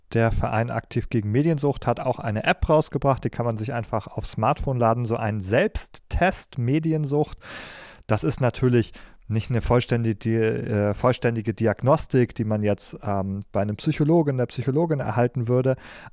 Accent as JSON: {"language": "German", "region": "Schleswig-Holstein", "country": "Germany", "said": "Ich komme ja aus Schleswig-Holstein"}